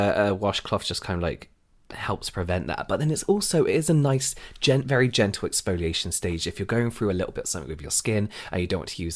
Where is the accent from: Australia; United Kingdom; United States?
United Kingdom; England; I'm going to call them flannels, sorry, because I'm English and I'm used to calling them flannels.